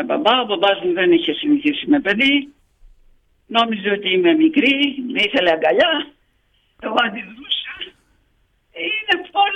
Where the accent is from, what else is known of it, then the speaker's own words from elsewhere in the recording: Greece; Δεν με ήξερε κανένας ότι είμαι Ελληνίδα και έχω 2 χρόνια, 1 χρόνο στην Ρουμανία.